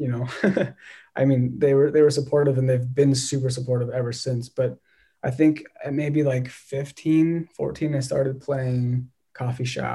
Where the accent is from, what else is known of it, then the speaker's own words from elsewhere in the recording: California, United States; Born and raised in SoCal, like kind of the Orange County area.